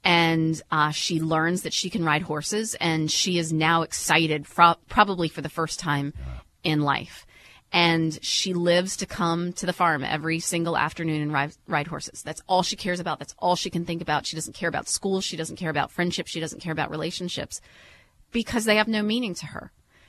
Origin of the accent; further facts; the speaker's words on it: Cary, North Carolina, United States; my hometown in Cary, North Carolina. And so we moved back to North Carolina